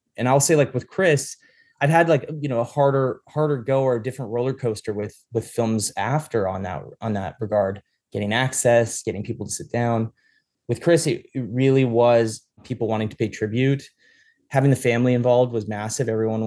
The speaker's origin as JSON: {"language": "English", "country": "Canada", "said": "because I'm Canadian."}